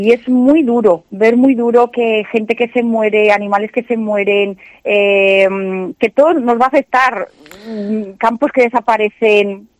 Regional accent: Zamora, Castile and León, Spain; sobre todo en la provincia de Zamora, ya que yo soy de Zamora

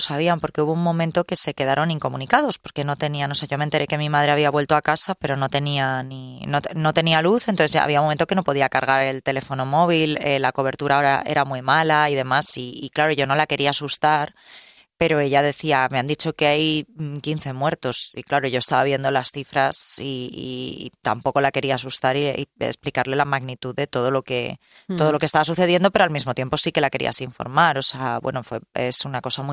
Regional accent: Alfafar, Valencian Community, Spain; also born or lived in Madrid; soy criada en Alfafar, o sea, soy madrileña de padres madrileños, pero criada en Alfafar

